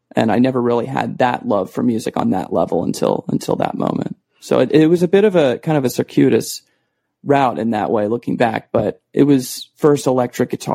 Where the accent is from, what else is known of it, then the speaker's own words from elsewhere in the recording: Arizona, United States; So I grew up in Arizona, but I wanted to see Wyoming.